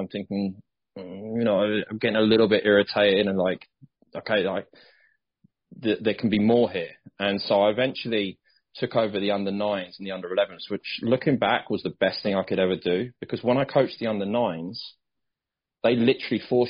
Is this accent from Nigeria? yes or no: no; Bracknell, South East England, United Kingdom; moved away as an adult; also born or lived in Nottingham / Sheffield; I'm originally from Bracknell Way, and so is my wife.